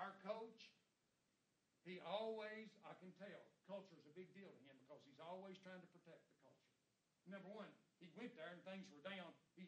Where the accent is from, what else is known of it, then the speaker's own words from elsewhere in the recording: Knoxville, Tennessee, United States; But I grew up in Knoxville, Tennessee, went to UT, sold Cokes and Neyland Stadium when I was a little bitty fella.